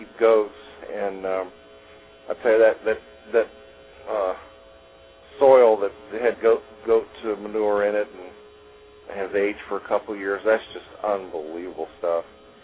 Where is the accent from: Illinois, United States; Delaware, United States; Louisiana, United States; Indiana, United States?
Louisiana, United States; also born or lived in Mississippi; and I grew up in Louisiana, Mississippi, around poor blacks